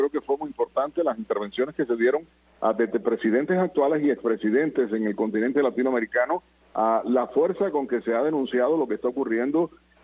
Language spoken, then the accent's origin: Spanish; Cuba; yo recuerdo en mi adolescencia en Cuba, cuando estudiaba